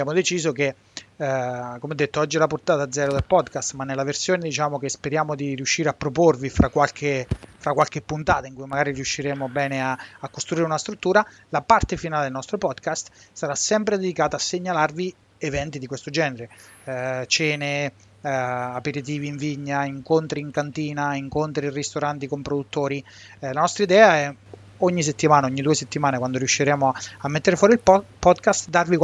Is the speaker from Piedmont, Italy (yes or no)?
no; Montefalcone Appennino, Marche, Italy